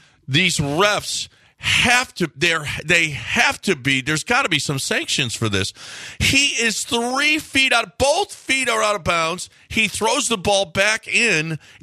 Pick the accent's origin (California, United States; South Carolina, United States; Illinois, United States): Illinois, United States; Chicago; I'm from Chicago, so I was a Bulls fan, Michael Jordan Bulls fan.